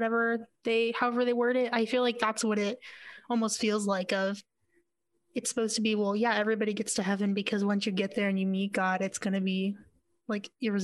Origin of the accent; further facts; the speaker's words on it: Yuma, Arizona, United States; when I was growing up in Yuma, one thing that we talked a lot about